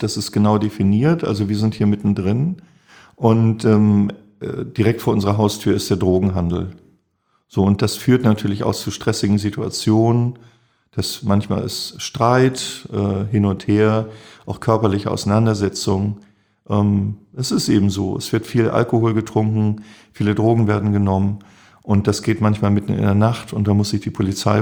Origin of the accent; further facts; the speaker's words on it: Hamburg, Germany; Das ist meine Heimat hier, ich fühle mich hier sehr, sehr wohl